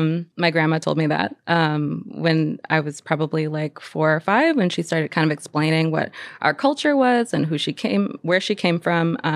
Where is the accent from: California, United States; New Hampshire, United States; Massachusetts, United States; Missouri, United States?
New Hampshire, United States; I grew up in New Hampshire. I'm like an 80s baby.